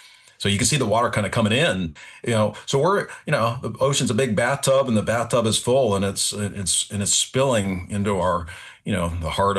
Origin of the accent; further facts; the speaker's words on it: Minnesota, United States; I'm originally from Minnesota